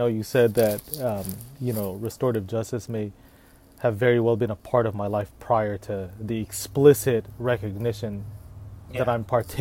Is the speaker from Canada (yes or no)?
no; Los Angeles, California, United States; I am Filipino American. Who are you? A Los Angeles native.